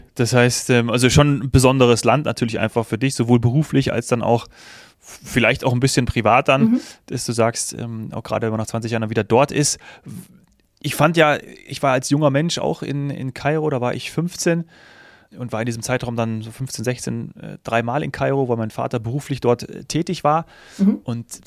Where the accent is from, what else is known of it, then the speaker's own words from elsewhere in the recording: Hesse, Germany; born there; ich komme gebürtig aus Nordhessen